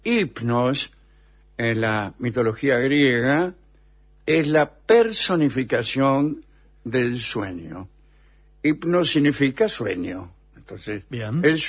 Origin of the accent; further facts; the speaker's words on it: General Roca, Río Negro, Argentina; de General Roca.